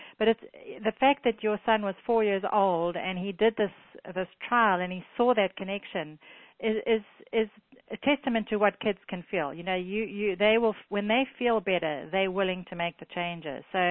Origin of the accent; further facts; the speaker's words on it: South Africa; And I'm from South Africa, and there's actually a condiment called Aromat